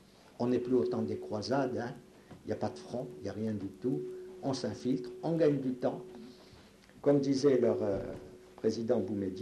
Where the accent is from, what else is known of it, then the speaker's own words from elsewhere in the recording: Algeria; C'est drôle, hein, parce que je suis un Français d'Algérie.